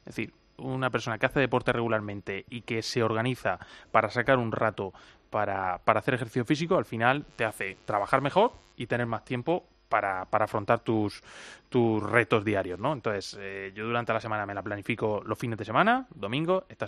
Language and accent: Spanish; Cieza, Region of Murcia, Spain; Tengo un buen amigo que es Jesús Carrillo, que tenía una tienda, un negocio de bicicletas en Cieza, en mi pueblo